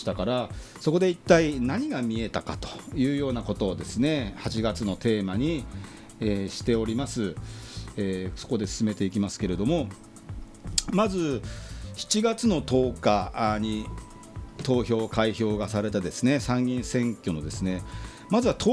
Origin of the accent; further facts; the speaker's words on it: Yokohama, Kanagawa, Japan; 今日もですね、私、横浜鶴見区出身、